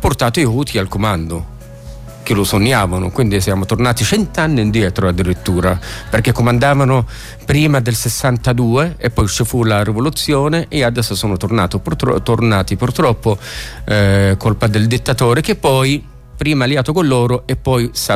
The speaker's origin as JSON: {"language": "Italian", "country": "Yemen", "also_born_or_lived": "Saudi Arabia", "second_language": "Italian", "moved": "yes", "lives_now": "Rome, Italy", "said": "Sono nato in Arabia Saudita, sono dello Yemen."}